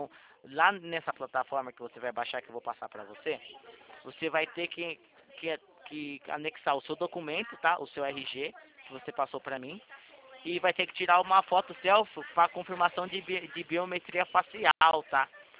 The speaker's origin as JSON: {"language": "Portuguese", "region": "São Paulo", "country": "Brazil", "said": "Sou de São Paulo"}